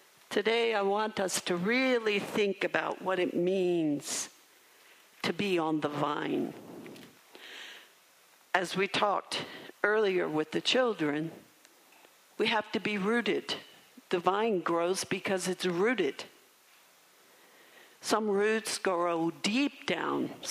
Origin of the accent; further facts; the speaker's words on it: Maryland, United States; Because I grew up in Maryland, and kudzu takes over everything.